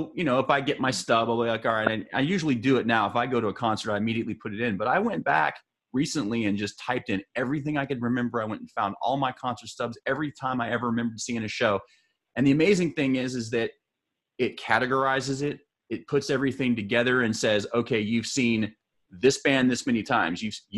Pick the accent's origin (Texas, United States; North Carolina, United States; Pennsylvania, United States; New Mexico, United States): Texas, United States; El Paso; You know, I came from, I was raised in El Paso, Texas. I mean, there's like the nothing of nothing there.